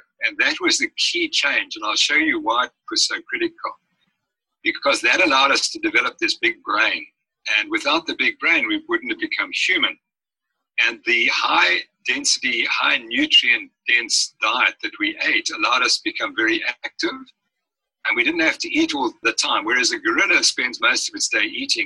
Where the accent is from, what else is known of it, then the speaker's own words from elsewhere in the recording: South Africa; Again, because I'm a South African, I'm very proud of our paleontological history.